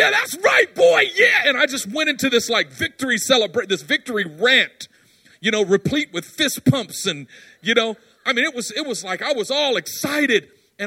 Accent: Oakland, California, United States; Now, I grew up in East Oakland. I had a lot of discernment.

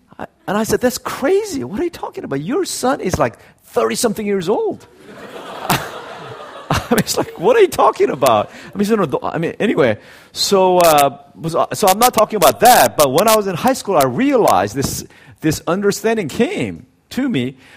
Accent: South Korea; I grew up in Korea when the country was so conservative.

